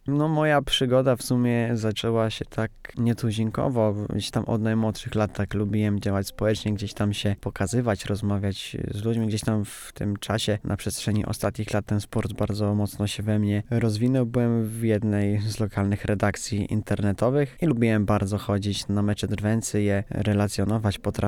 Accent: Nowe Miasto Lubawskie, Warmian-Masurian Voivodeship, Poland; Jestem człowiekiem z Nowego Miasta.

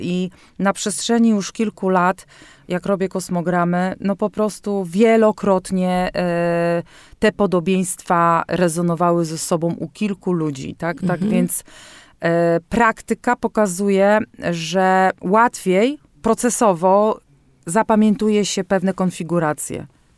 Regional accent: Mrągowo, Warmian-Masurian Voivodeship, Poland; Ja z uwagi na to, że pochodzę z Mrągowa

